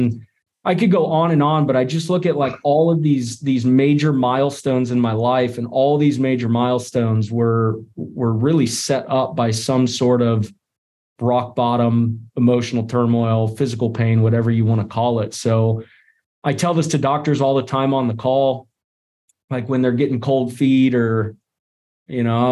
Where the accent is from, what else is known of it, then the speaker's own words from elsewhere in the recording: California, United States; moved away; Like, I moved out to freaking Illinois from California. Like, what am I doing in the Midwest from beautiful California?